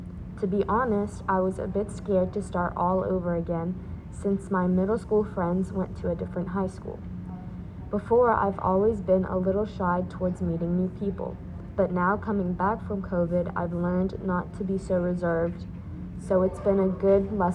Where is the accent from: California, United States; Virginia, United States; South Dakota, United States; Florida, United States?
Virginia, United States; we're from Virginia.